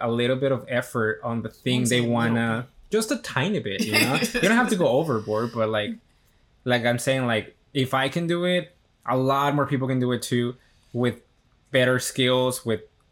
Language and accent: English; Mexico; So I was like, it's a little embarrassing because like I am from Mexico. I'm coming from Mexico. I have no excuse. Like, my family still speaks Spanish.